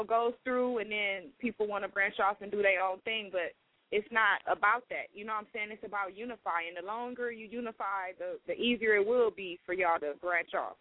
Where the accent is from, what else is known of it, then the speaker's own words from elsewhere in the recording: West Coast, United States; as a person that's been raised on the West Coast, you know what I'm saying, born and raised on the West Coast, I always noticed that we have a hard time.